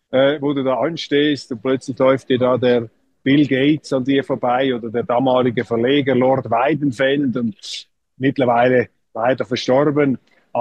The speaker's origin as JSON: {"language": "German", "country": "Switzerland", "said": "Also für mich ist natürlich als Schweizer immer auch das Thema EU von Interesse"}